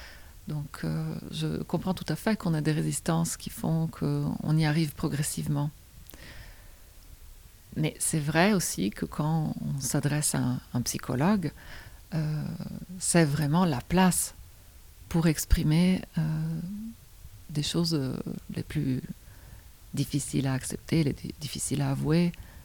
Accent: Italy; Moi, je viens d'une région d'Italie où, historiquement, il y avait jusqu'au XVIe, XVIIe siècle des sorciers

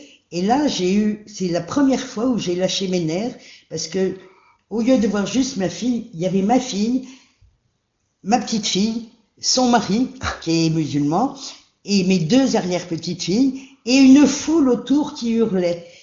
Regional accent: France; En France, à Paris, je suis une Française, j'ai un passeport

